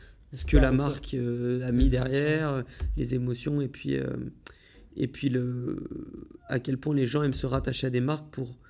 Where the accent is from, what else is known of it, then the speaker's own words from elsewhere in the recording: Voiron, Auvergne-Rhône-Alpes, France; now in Paris, France; Maintenant, je travaille à Paris, donc depuis 2017, il me semble. Et sinon, je suis originaire de Voiron, à côté de Grenoble.